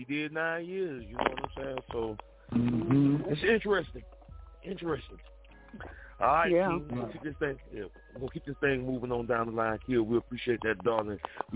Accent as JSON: {"language": "English", "region": "Florida", "country": "United States", "tie": "born or raised there", "said": "But, you know, look, I'm from Duval County. I grew up on Moncrief Road. That's how the fuck we talk. That's how my grandma talk, granddaddy talk."}